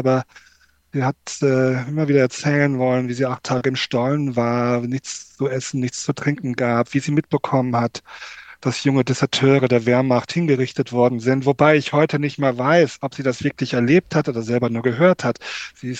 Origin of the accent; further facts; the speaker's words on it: Siegen, North Rhine-Westphalia, Germany; ich bin aufgewachsen in Siegen, in so 60er Jahre, Anfang 70er Jahre, 64 eben geboren, wie du ja Dore schon gesagt hast. So einer typischen kleinen, ja, so kleinen Reihenhaussiedlung, ja, die so typisch war für die damalige Zeit. Vier Geschwister, die ich hatte